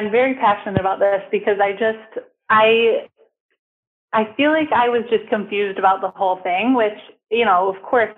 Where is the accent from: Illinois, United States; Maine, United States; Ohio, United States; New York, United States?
New York, United States; Hamburg; I'm originally from Hamburg, New York, and I actually moved back a couple of years ago.